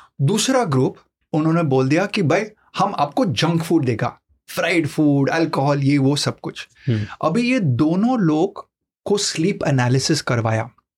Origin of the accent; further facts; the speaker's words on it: Goa, India; अभी मैं गोवन हूँ तो हम लोग गोवन में बोलते हैं पाव वाला।